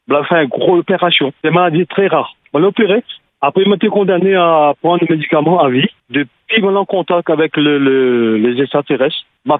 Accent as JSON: {"language": "French", "town": "Trois-Bassins", "country": "Réunion", "tie": "born or raised there", "said": "On a grandi à Trois-Bassin."}